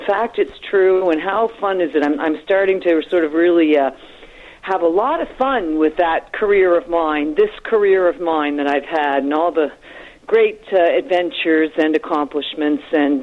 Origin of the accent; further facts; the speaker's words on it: Canada; I don't know if it's as a Canadian, maybe you don't see that as much or something